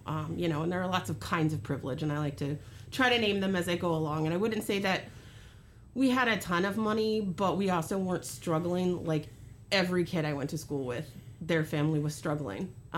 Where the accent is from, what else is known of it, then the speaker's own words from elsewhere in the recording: Oakland, California, United States; The street I grew up on in Oakland is a street that has pretty much one residential house on it. And that's the house I grew up in.